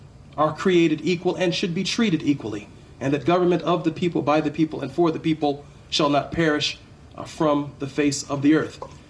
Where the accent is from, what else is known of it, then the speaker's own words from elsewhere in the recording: United States; But I'm an American.